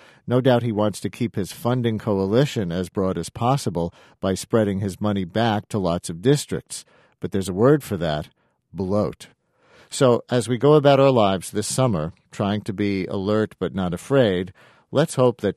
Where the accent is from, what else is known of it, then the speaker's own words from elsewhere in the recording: New York, United States; As a New Yorker, I wish I believed it.